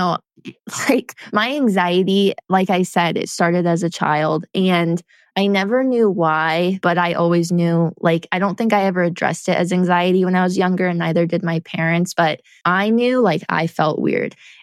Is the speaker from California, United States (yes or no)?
yes; Lake Tahoe, California, United States; growing up in Lake Tahoe, I was very used to as a kid being outside all the time.